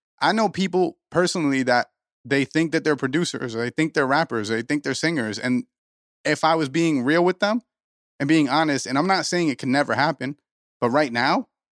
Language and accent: English; New Jersey, United States; We're three nobodies from New Jersey, right? And me and Bales are two nobodies from New Jersey.